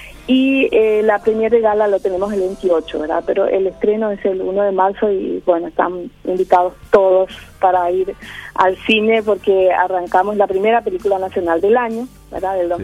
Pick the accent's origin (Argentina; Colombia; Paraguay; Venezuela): Paraguay; Pero el resto somos todos paraguayos, producción absolutamente nacional.